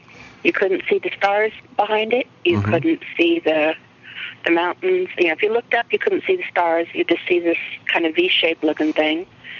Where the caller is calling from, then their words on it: Denver, Colorado, United States; I'm calling from Denver.